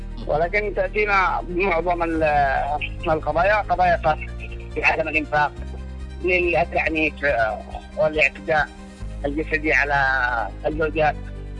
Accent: Yemen

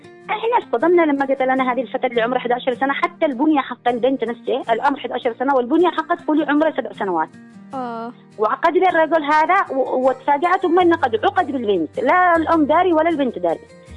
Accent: Yemen; والأمناء الشرعيين للأمانة في عندنا في اليمن الأمناء الشرعيين ما في

